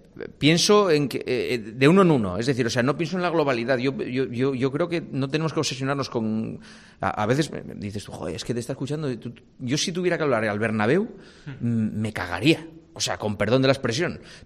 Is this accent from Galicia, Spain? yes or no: no; Gijón, Asturias, Spain; Yo Gijón es mi casa, mi tierra, es de donde yo soy.